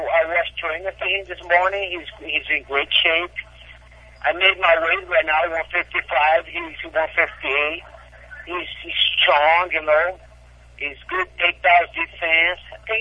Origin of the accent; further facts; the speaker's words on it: Brazil; now in United States; I am 50 American now and 50 Brazilian, so my American side was, you know, is in my side right now.